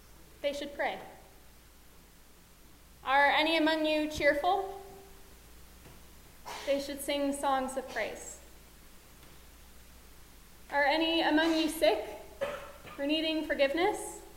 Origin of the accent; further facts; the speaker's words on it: United States; As an American, I'm also tied to the news that are happening in the U.S.